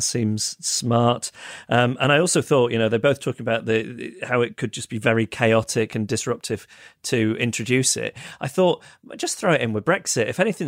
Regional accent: Ireland; now in United Kingdom; I'm from Ireland, but live in the UK. In the Republic of Ireland, we had mandatory civics classes from the ages of 12 to 15, followed by a state exam, which is similar to the GCSEs.

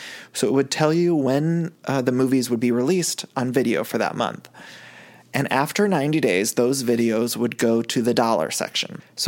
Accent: Ohio, United States; You guys, when I was growing up in Ohio, sounds like I'm getting into a long story, and maybe I am.

